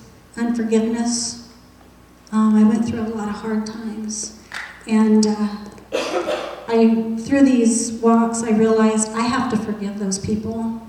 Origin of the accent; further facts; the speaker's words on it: Ottumwa, Iowa, United States; I was born and raised in Ottumwa, lived a very secure life right here, and I was comfortable.